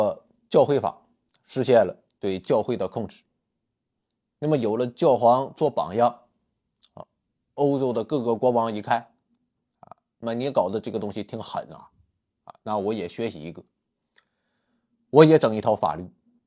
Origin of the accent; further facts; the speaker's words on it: China; 对我们中国人来讲也是很陌生